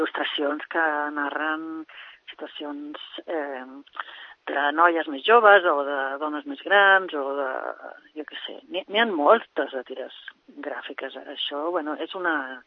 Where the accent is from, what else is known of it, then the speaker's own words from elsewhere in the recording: Barcelona, Catalonia, Spain; now in Sant Cugat, Spain; Jo sóc de Barcelona, però no tornaria a viure a Barcelona ni que em paguessin.